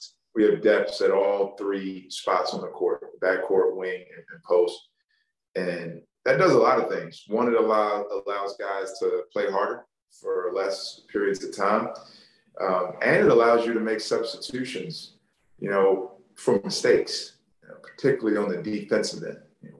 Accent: Baltimore, Maryland, United States; I grew up, you know, a Terrapin fan growing up in Baltimore.

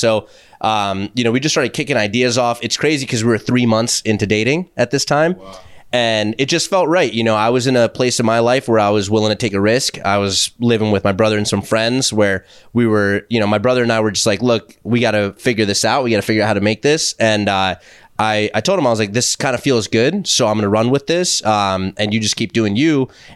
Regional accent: Vancouver, British Columbia, Canada; I'm from Vancouver, so what's the best bagel in Manhattan?

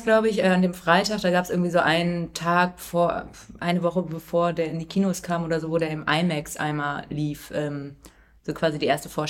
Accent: St. Peter-Ording, Schleswig-Holstein, Germany; Ah ja, genau, St. Peter-Ording.

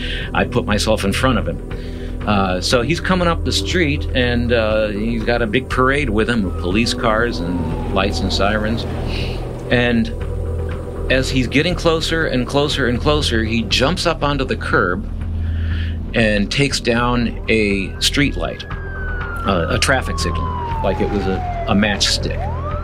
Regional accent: Midwest, United States; It just looked like, I'm from the Midwest, and to me it looked like a tornado had gone through.

